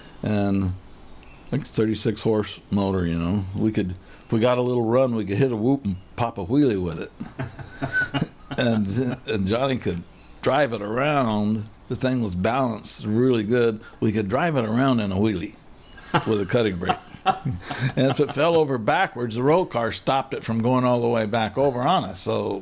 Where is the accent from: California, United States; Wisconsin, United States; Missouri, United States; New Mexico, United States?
New Mexico, United States; Albuquerque; And growing up in Albuquerque, we'd go to Speedway Park.